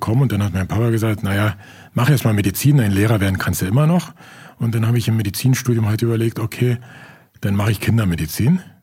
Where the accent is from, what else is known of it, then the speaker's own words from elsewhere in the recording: East Germany, Germany; ich komme aus der DDR